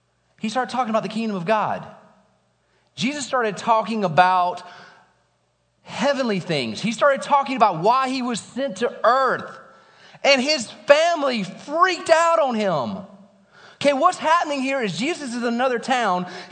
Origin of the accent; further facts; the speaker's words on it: Alabama, United States; I am from Alabama, so I'll make this joke.